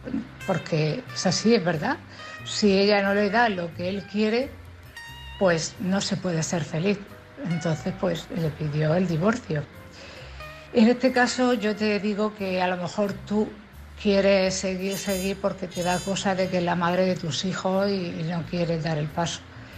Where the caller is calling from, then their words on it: Cartagena, Region of Murcia, Spain; de Cartagena.